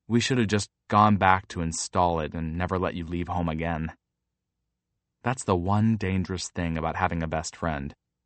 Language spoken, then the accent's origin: English; Cleveland, Ohio, United States; No, I sit down. I'm from Cleveland.